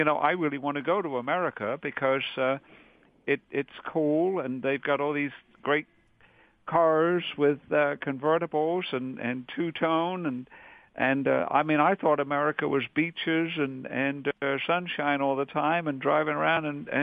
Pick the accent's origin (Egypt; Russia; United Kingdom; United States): United Kingdom; England; I grew up in England. I'm British, born and raised, and I went through several phases.